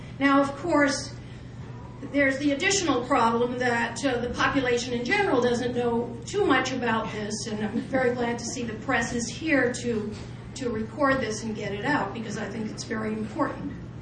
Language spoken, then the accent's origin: English; New York, United States; I'm from New York, and I'm active in NISPA.